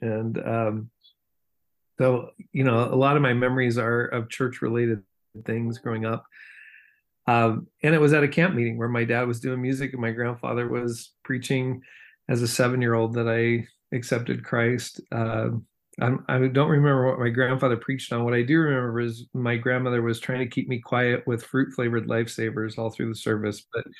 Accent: Seattle, Washington, United States; now in Nampa, United States; growing up in Seattle, big city kid, we would come visit NNU out here in the sticks. Now I live here, but in Nampa

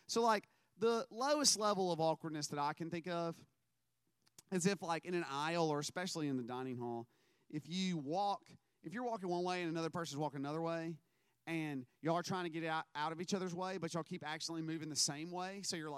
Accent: Mississippi, United States; moved away as an adult; also born or lived in South Carolina / Louisiana; now in Montgomery, United States; I was born in South Carolina. I moved to Louisiana when I was very young, and then I moved to Mississippi while I was still in grade school, and I finished high school and college and seminary in Mississippi.

